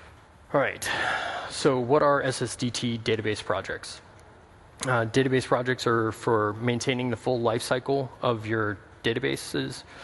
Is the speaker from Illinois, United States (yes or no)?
no; Atlanta, Georgia, United States; I'm from Atlanta.